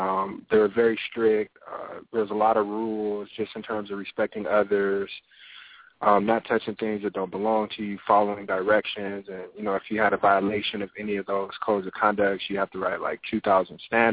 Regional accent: Inglewood, California, United States; now in Los Angeles, United States; Inglewood, California.

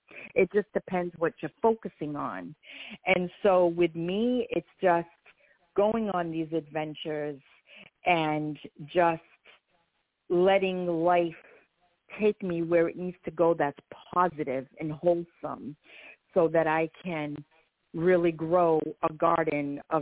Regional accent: United States; first language Portuguese; English is a second language; I was born here in the USA, but my first language was Portuguese. My parents came over to this country, and they didn't know a word of English either.

